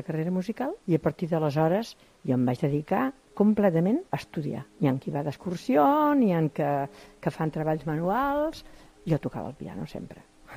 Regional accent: Barcelona, Catalonia, Spain; born there; Soc nascuda a Barcelona, a Gràcia, i tinc 77 anys, a punt de fer-los.

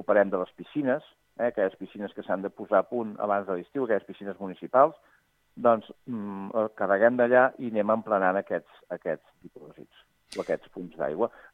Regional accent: Catalonia, Spain; i jo soc del Penedès

